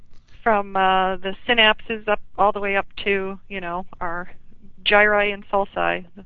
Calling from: Lake Bluff, Illinois, United States; I live actually in Lake Bluff, which is straight north, pretty far, about 30 miles or so.

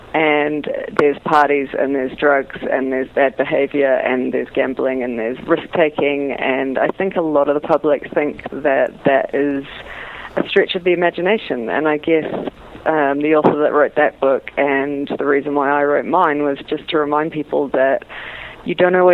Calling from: South Africa; I'm calling in from South Africa, yes.

